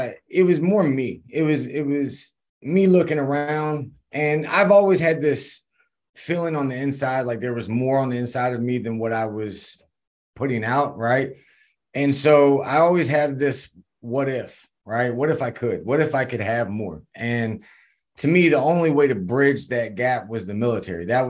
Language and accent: English; Virginia, United States; born there; And as you said, I was born in Virginia.